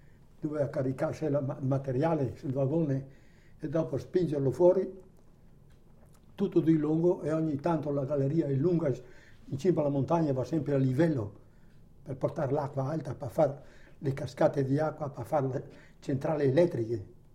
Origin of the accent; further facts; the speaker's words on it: Turin, Piedmont, Italy; born there; quella che aveva suo figlio quando sono nato a Torino.